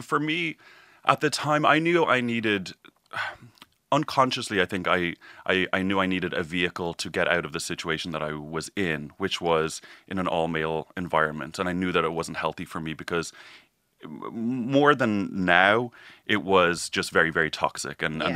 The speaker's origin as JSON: {"language": "English", "town": "Dublin", "region": "Leinster", "country": "Ireland", "tie": "born or raised there", "said": "I grew up around the Ballantyre, Rathfarnham areas."}